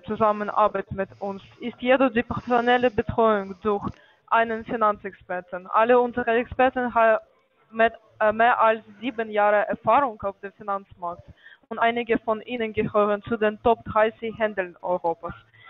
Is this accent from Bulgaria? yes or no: yes; Bulgaria; German is a second language; Ja, ich komme aus der Bulgarien, so.